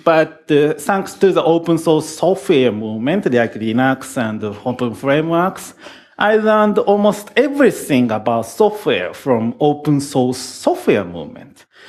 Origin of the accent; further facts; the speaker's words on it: Tokyo, Japan; English is a second language; from Tokyo.